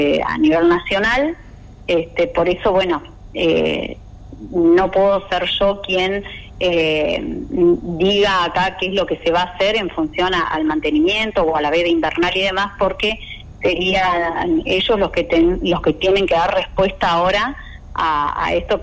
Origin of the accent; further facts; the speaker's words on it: Río Grande, Tierra del Fuego, Argentina; como ciudadana y siendo que soy de acá de Río Grande